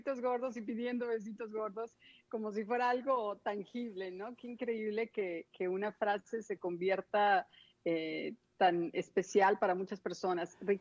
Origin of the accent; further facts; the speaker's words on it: Mexico City, Mexico; also born or lived in Culiacán / Monterrey; now in Miami, United States; yo soy de la Ciudad de México, pero si me preguntas en realidad de dónde soy, te tengo que decir, soy ciudadana de la nación. Soy mexicana porque viví en la Ciudad de México, viví en Culiacán, Sinaloa, viví en Monterrey.